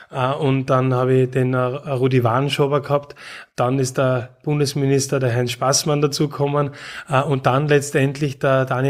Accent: Graz, Styria, Austria; Ich bin in Graz aufgewachsen.

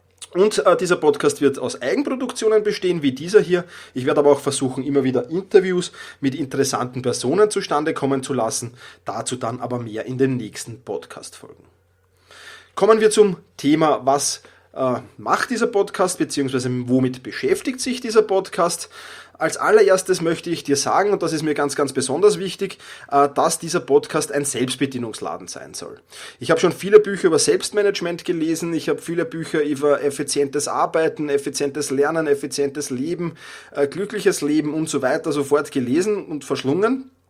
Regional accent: Vienna, Austria; accent: Viennese; ich komme aus Wien, ich habe den Wiener Dialekt manchmal drauf.

